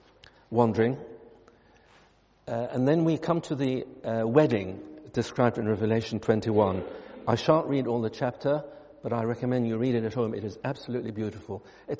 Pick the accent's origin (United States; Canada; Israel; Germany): Israel; Well, you know my background. I come from Israel, from a Christian Arab background.